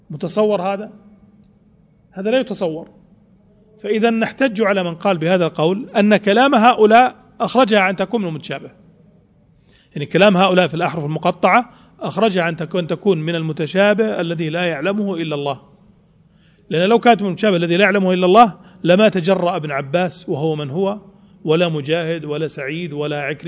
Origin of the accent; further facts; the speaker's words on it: Saudi Arabia; ويعني بتحقيقه في تحقيق عندنا في السعودية وفي تحقيق في مصر